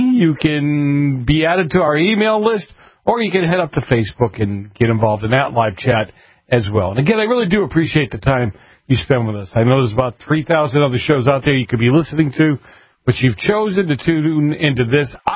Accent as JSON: {"language": "English", "town": "Boston", "region": "Massachusetts", "country": "United States", "said": "You're from New Jersey. I'm from Boston. We normally don't get along."}